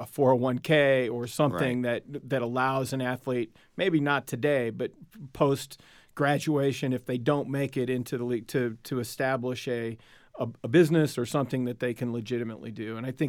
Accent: Ann Arbor, Michigan, United States; I grew up in Ann Arbor. I saw the Fab Five.

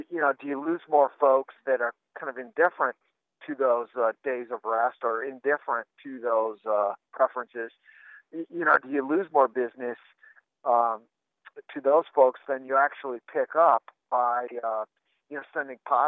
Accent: Michigan, United States; The town I grew up in Western Michigan was very religiously conservative, and everything was closed on Sunday.

